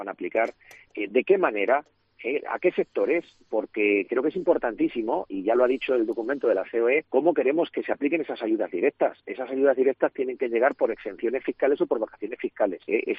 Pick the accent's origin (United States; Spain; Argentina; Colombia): Spain; Ciudad Real, Castilla-La Mancha; aquí sí lo tenemos claro, que somos parte de España, aquí lo tenemos claro, la mayor parte de los ciudadraleños y la mayor parte de los castellano-manchegos